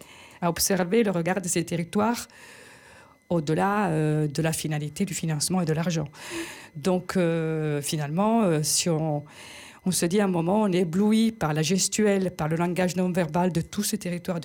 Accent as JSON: {"language": "French", "town": "Turin", "region": "Piedmont", "country": "Italy", "tie": "born or raised there", "moved": "as an adult", "said": "j'ai quitté Turin à l'âge de 19 ans"}